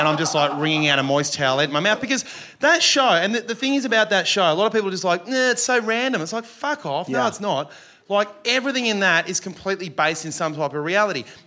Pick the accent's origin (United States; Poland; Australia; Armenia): Australia; It's hard being an Australian. It's hard being a weird guy or an effeminate kind of guy in Australia as well.